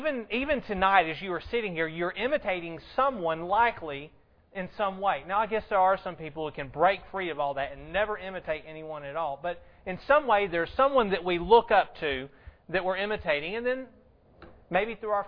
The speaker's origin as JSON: {"language": "English", "region": "the South", "country": "United States", "accent": "Southern", "said": "I went to Indiana and I lived there for a little while, and when I got up there I found out I had a southern accent."}